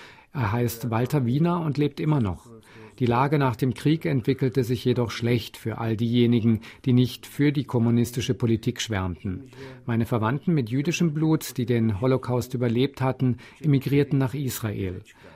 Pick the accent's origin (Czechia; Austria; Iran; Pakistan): Czechia; Hradec nad Nisou, Liberec Region; ich bin zwar in Liberec geboren, wir haben ansonsten aber in Görsdorf gelebt, das heute zu Hradec nad Nisou gehört.